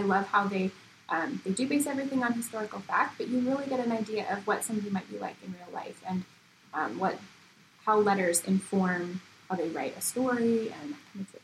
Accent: United States; now in Canada; As an American living in Canada

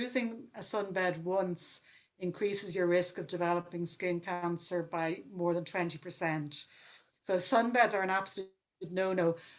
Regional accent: Dublin, Leinster, Ireland; growing up in Dublin, we were lucky enough to have grandparents who lived in the west of Ireland.

